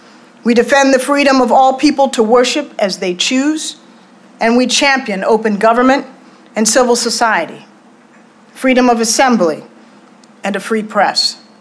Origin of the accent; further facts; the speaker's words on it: United States; It's essential to who I am as an American.